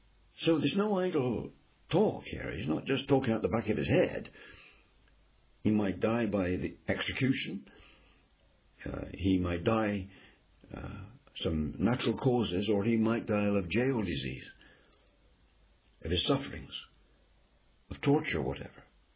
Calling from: United Kingdom; I'm speaking from the United Kingdom

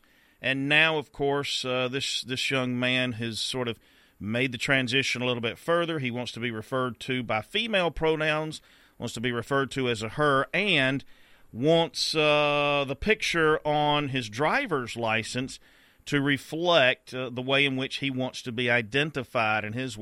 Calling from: South Carolina, United States; This is near and dear to me in a very real sense, as I'm broadcasting from South Carolina.

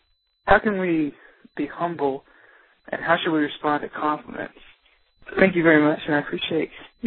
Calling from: Auburn, Alabama, United States; and I'm from Auburn, Alabama.

